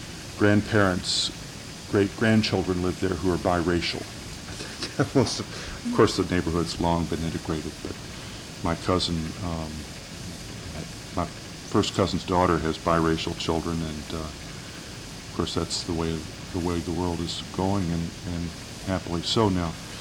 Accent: Louisville, Kentucky, United States; born there; I was born in Louisville, Kentucky at the Old Deaconess Hospital, which was, I believe, at 8th and what is now Muhammad Ali.

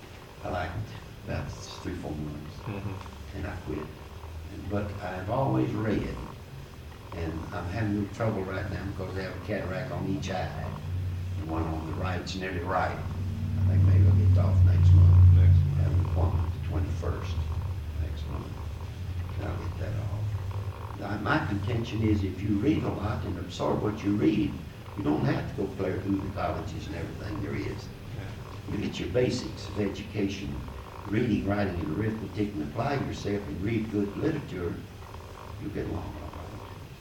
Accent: Lawrenceburg, Kentucky, United States; if you don't have pride in your home, in your home state

